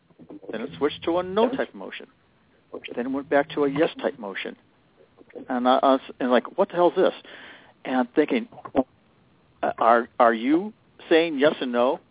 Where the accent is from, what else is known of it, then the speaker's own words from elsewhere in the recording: Cleveland, Ohio, United States; I come from an Italian background and a Czechoslovakian background. I grew up in Cleveland.